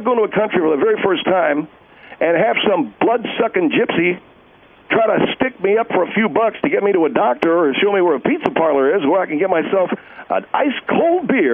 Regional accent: United States; And I come from the United States of America, made my house gay, and I'm gay and I'm married.

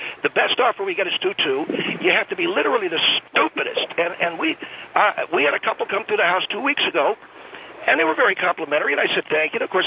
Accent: California, United States; I'm from California. You know, my wife and I both hail from California.

